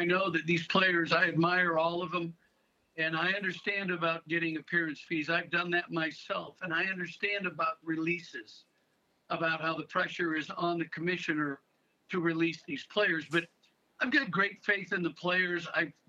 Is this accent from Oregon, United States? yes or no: yes; Portland, Oregon, United States; When I was a kid growing up in Portland, Oregon, Rex, my family, we drove down to Pebble Beach